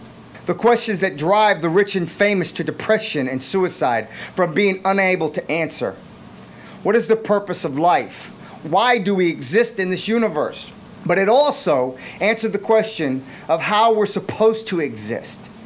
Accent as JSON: {"language": "English", "country": "United States", "tie": "born or raised there", "said": "I wasn't born in a Muslim country, though. I was born and raised right here in America."}